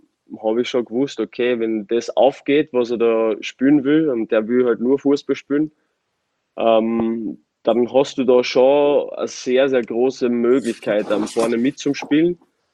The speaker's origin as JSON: {"language": "German", "country": "Austria", "said": "als Österreicher"}